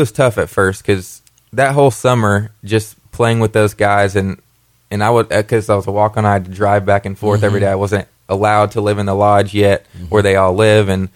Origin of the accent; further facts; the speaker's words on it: Kentucky, United States; just growing up in Kentucky, you know, I was a huge UK fan.